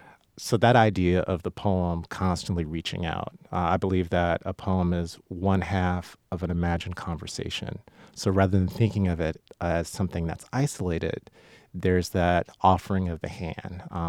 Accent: Compton, California, United States; moved away as an adult; So Imperial Liquor, I've lived in Wisconsin now for about 20 years, but I grew up in Compton, California.

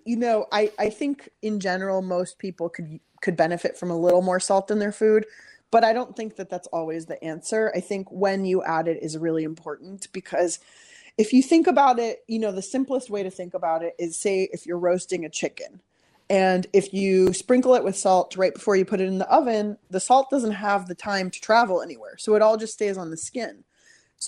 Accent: San Diego, California, United States; But it wasn't until I moved from San Diego, where I grew up, to Berkeley for college and found out about a restaurant called Chez Panisse

